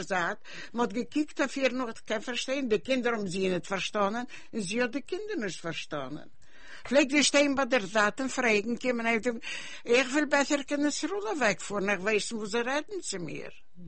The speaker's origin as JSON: {"language": "German", "country": "Russia", "tie": "born there", "second_language": "German", "said": "Ich bin geboren in Russland. Ich kann reden Jiddisch"}